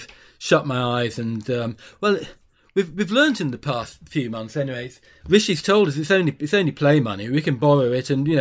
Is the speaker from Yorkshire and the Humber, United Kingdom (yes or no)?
yes; Bradford, Yorkshire and the Humber, United Kingdom; I'm a Bradford boy. I grew up in the Leeds Bradford area